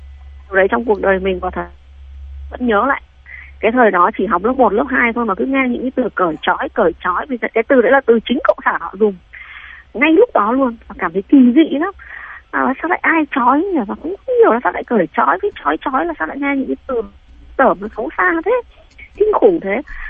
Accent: Southern Vietnam, Vietnam; Tôi là hậu duệ 7 đời của người miền Nam đây. Chú Minh còn là người Bắc, nhưng tôi là người Nam 7 đời.

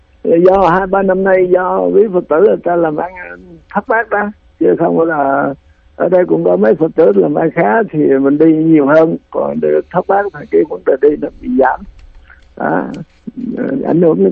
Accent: Phú Yên, Vietnam; Phú Yên là quê hương của tôi, thứ hai là tôi đi quen rồi

